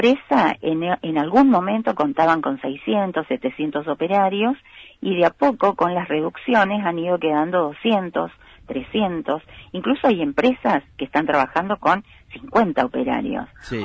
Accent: Córdoba, Argentina; now in Río Grande, Argentina; No, soy cordobesa.

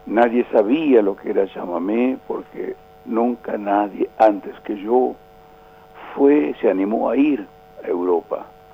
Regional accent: Buenos Aires, Argentina; born there; yo soy nacido físicamente en Buenos Aires

